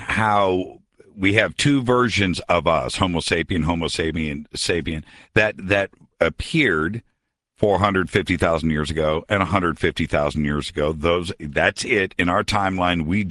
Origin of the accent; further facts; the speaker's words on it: Indianapolis, Indiana, United States; You know, I'm from Naptown.